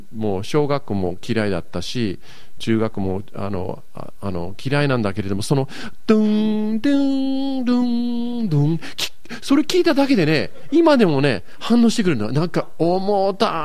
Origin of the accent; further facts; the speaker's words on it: Tokyo, Japan; born there; now in Kobe, Japan; 私東京生まれなんですけれども、